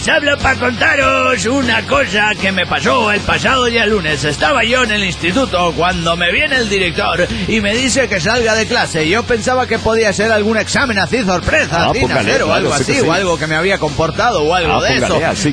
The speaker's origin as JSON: {"language": "Spanish", "region": "Tucumán", "country": "Argentina", "said": "de Tucumán."}